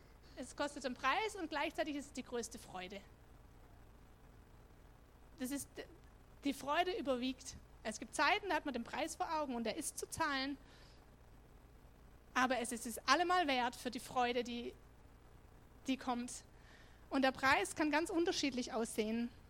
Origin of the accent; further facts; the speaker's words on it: West Germany, Germany; als Westdeutscher, ich meine, hast du nie, 21 Jahre, hast du nicht so sehr viel